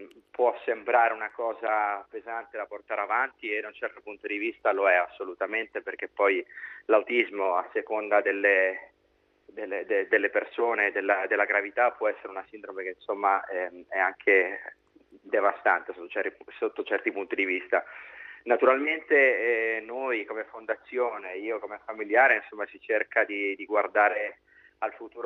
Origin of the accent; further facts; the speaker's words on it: Rome, Lazio, Italy; now in Veneto, Italy; io sono romano, non li conoscevo, arrivato qui in Veneto me ne sono innamorato